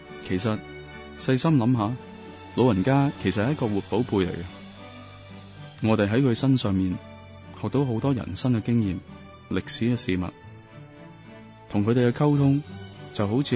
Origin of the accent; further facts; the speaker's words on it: China; now in Victoria, Canada; 我哋中国人好重视孝，有所谓百行以孝为先